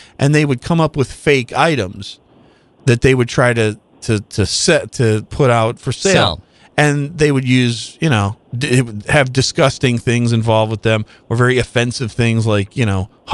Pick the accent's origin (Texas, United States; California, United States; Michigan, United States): Michigan, United States; because I grew up in Michigan, and that was a big deal.